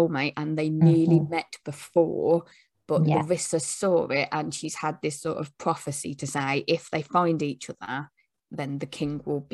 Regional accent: United Kingdom; even though I am very British, I don't do tea

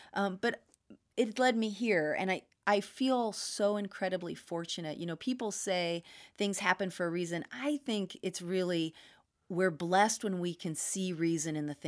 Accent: St. Helena, California, United States; I grew up in the Napa Valley in Santa Elena on a small farm. My dad was a hydroponic gardener.

